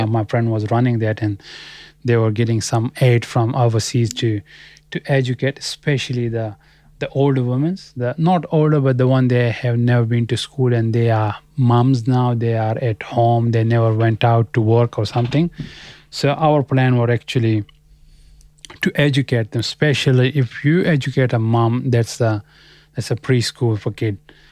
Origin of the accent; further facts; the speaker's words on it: Pakistan; first language Pashto; English is a second language; But we part of the Pakistan, because in 1892, British government leased our state from Afghanistan, and then when Pakistan came into being, we became the part of.